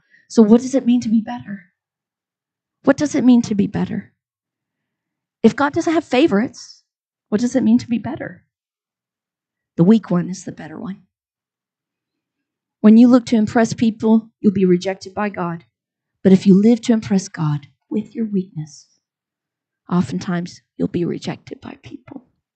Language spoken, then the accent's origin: English; Texas, United States; We pride ourselves on our stubbornness. I'm Texan.